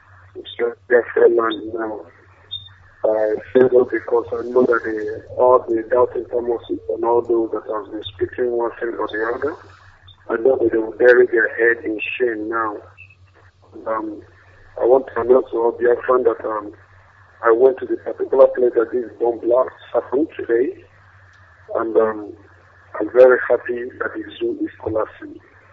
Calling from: Niger State, Nigeria; in America. I'm calling from the Niger State.

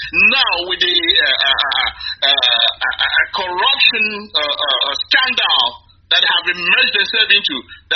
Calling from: Tyler, Texas, United States; I'm from MPC and I'm calling from Tyler, Texas.

